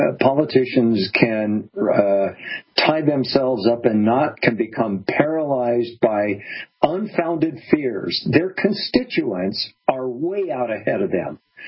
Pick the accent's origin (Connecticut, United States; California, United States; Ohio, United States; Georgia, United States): California, United States; San Diego; I grew up in San Diego, a border town. I spent a lot of my earlier years in Mexico